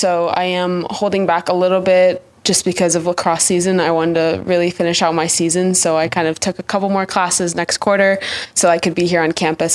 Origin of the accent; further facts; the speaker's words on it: Traverse City, Michigan, United States; Mm-mm, no, I'm from Traverse City, Michigan.